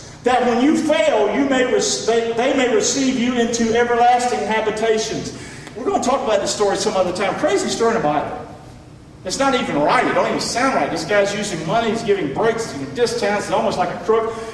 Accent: Rockingham, North Carolina, United States; Here's what we called it when I grew up in Rockingham. We would eat around the table. There was eight of us.

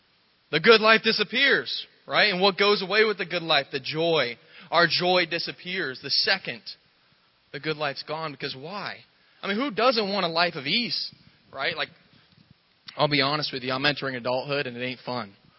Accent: Englewood, Florida, United States; So for those who don't know me … I grew up here in Englewood, Florida, 22 years old.

